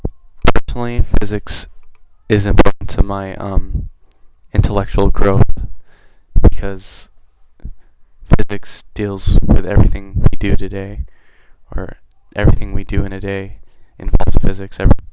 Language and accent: English; Chula Vista, California, United States; also born or lived in San Diego; I was born in San Diego at the Balboa Naval Hospital. I originally grew in Chula Vista, and I've moved to Bonita from then.